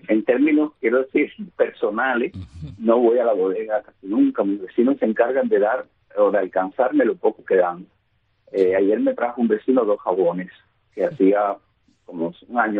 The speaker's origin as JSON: {"language": "Spanish", "town": "Caibarién", "region": "Villa Clara", "country": "Cuba", "said": "Yo, como cubano y como caibarinense, abogo porque esto sea posible"}